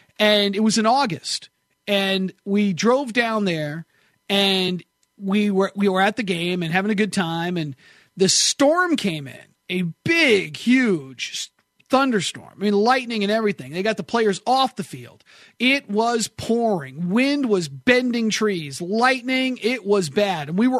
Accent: Nashville, Tennessee, United States; And I'm like, ah, we're from Nashville.

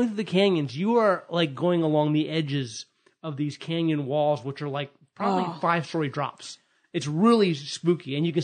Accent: Virginia, United States; I grew up in Virginia

